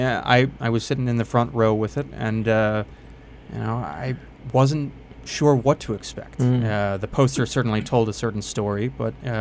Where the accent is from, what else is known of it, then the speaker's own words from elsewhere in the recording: Pennsylvania, United States; And then I went over, it's like, oh, where are you from? Pennsylvania. And it's like they had it immediately.